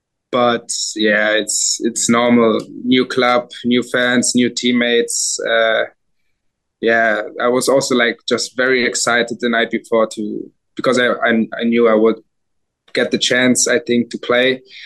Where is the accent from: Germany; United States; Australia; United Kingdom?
Germany; Nuremberg, Bavaria; also born or lived in Berlin, Germany; Yeah, I was born in Berlin. And then when I was like a year old, we moved to Nuremberg. Yeah, it's also a city in Germany. And I grew up there until I was seven.